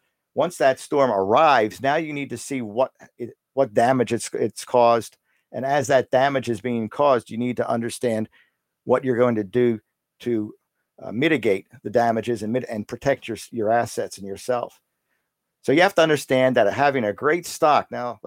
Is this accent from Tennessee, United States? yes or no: no; Pennsylvania, United States; Lately in Pennsylvania, my home state, we've had a lot of tornadoes, too many to count.